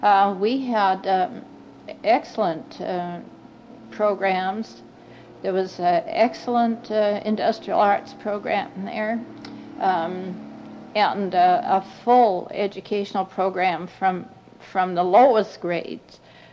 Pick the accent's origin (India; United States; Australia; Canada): Canada; Victoria, British Columbia; born there; now in Coquitlam, Canada; I was born in Victoria to missionary parents. We came to this part of the country, Coquitlam, in 1920, and with the exception of 6 years, I've been here ever since.